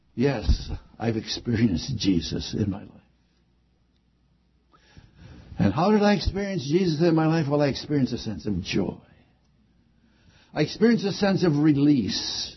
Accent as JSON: {"language": "English", "town": "Moraga", "region": "California", "country": "United States", "tie": "born or raised there", "said": "That means San Ramon. That means my hometown of Moraga."}